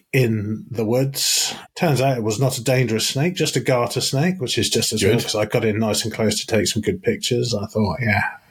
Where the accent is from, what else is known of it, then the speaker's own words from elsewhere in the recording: United Kingdom; Yeah, because we're British.